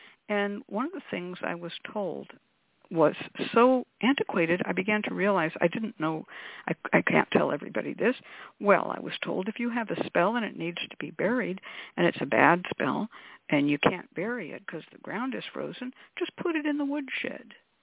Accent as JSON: {"language": "English", "region": "California", "country": "United States", "tie": "born or raised there", "said": "I grew up in California. So we have winters, and, you can go up the mountain and look at the snow if you want to, or even ski on it if you want to. But I lived in the Bay Area"}